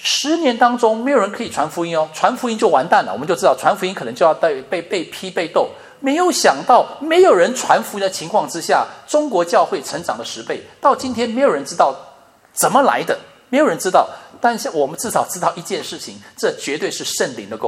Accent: Taiwan; 文革的时候，当我在台湾，我从台湾来，那时候我6、7岁，我就隐隐约约的知道对岸发生的一些事情。

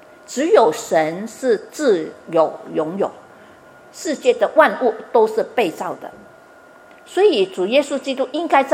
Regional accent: China; 我们是中国人一讲就明白，非常明白

